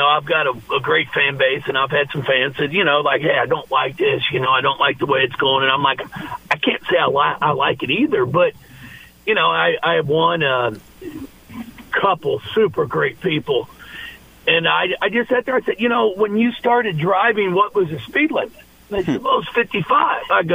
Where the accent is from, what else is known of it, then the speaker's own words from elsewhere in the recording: Kentucky, United States; I grew up in Northern Kentucky, the Bengals and the Reds.